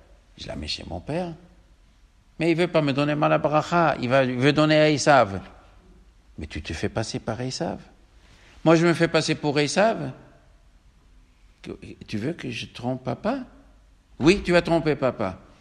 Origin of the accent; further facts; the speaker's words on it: Tunisia; comme on dit chez nous au Tunisien